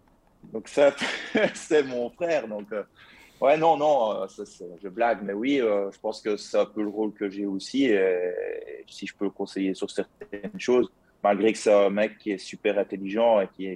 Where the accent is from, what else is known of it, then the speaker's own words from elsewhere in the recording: Wallonia, Belgium; accent: Liège; je viens de la province de Liège, donc ça doit s'entendre à mon accent